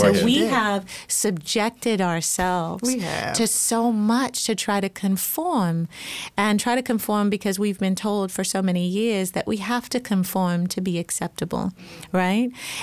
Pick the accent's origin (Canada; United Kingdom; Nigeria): Nigeria; now in United States; what it was to be a little girl growing up in Nigeria where my hair was, I'm mixed, right?